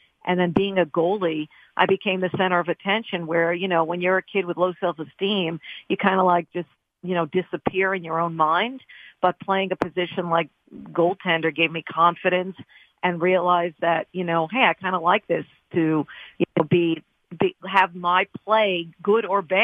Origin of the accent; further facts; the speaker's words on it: New York, United States; I grew up on Long Island and New York, as you pointed out with my little imitation there.